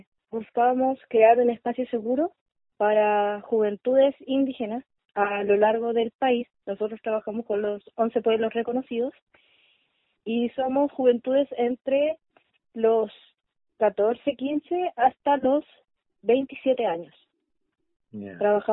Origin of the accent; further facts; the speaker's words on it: Santiago, Santiago Metropolitan, Chile; yo nací acá en Santiago y he crecido acá